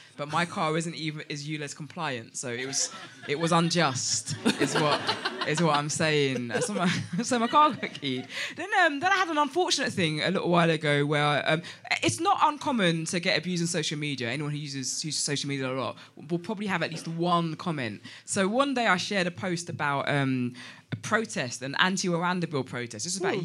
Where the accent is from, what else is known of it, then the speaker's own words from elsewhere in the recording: East Finchley, London, United Kingdom; I was brought up in East Finchley, in London, and I don't live there now. And it's way nicer than where I live.